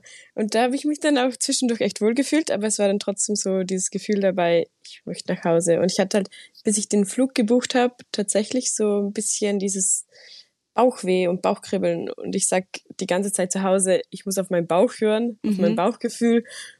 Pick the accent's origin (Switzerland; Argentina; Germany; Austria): Austria; ich komme aus Österreich und lebe wirklich direkt in den Alpen und verbringe da sehr viel Zeit in den Bergen.